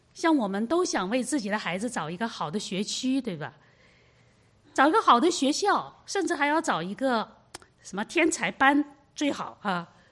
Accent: China; 我们中国人有祖籍的观念哈，我们以前的户口哈，就是要填祖籍。那我的爸爸是哪里的人，我就要填他。我的爸爸是山西的，那我的祖籍，哪怕我没有去过

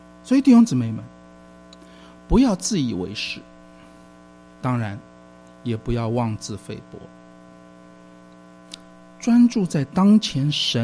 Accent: China; 我们中国人常讲的不知者不罪嘛

